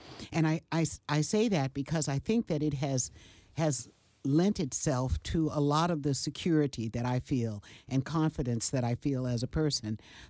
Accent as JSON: {"language": "English", "town": "Denver", "region": "Colorado", "country": "United States", "tie": "born or raised there", "said": "My father was born in Denver, and I was born in Denver. I was the eldest child of my mother and father, and my father passed away when I was 6 years old."}